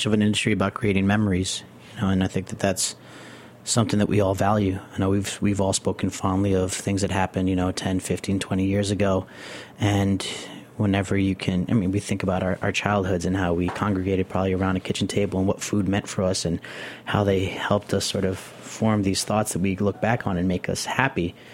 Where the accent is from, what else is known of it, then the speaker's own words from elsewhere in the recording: Nicaragua; growing up in Nicaragua, you know, after being born here in the city and living down there for 5 years